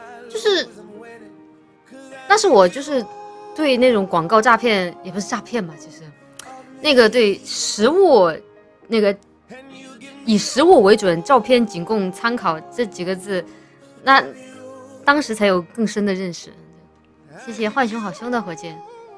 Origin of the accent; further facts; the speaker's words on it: Chongqing, China; 可能川渝地带像我们重庆人吃佐料吃的比较重嘛